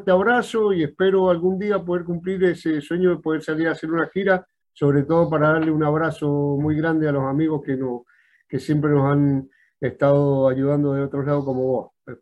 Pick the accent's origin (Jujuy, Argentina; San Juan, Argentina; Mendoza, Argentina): Mendoza, Argentina; Las Heras; yo soy de Las Heras, de Mendoza